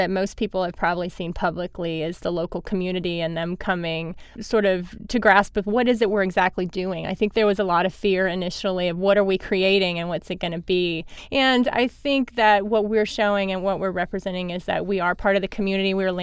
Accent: South Carolina, United States; Well, a little about me personally. I grew up in South Carolina. I went to Clemson and graduated.

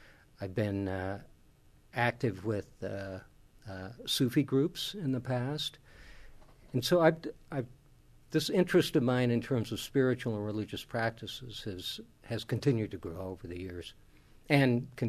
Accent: Kansas, United States; a more traditional Protestant religious family, and so it was a mix of those two traditions that I grew up with in Kansas.

